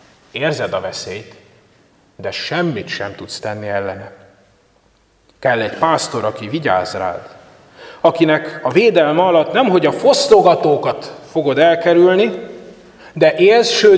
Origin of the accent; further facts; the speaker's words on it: Békéscsaba, Békés, Hungary; Békéscsabán, ahol felnőttem